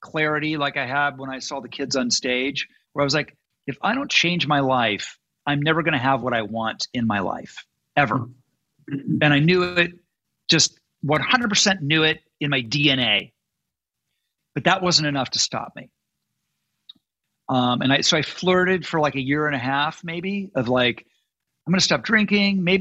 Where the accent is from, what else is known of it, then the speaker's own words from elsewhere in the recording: Malibu, California, United States; The world I grew up in Malibu.